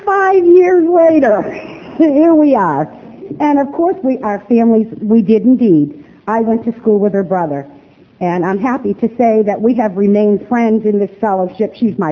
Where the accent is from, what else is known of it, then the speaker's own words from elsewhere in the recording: Portland, Maine, United States; I'm not from here. I'm from Portland, Maine, and born and raised there, in a place called Gorham's Corner.